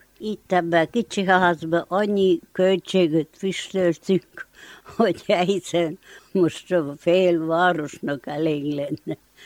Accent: Homoródszentpál, Harghita, Romania; Homorodszentpáli születésű, itt születtem, itt éltem.

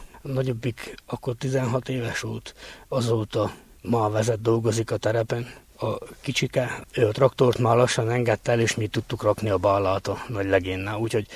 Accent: Kükülőkemény, Harghita, Romania; Kükülőkemény falván születtem, ott is lakunk, gazdálkodunk a családommal.

